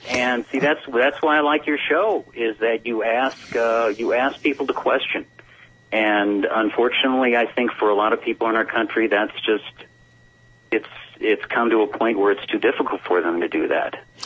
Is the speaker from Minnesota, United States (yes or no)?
no; Missouri, United States; First off, I grew up in Missouri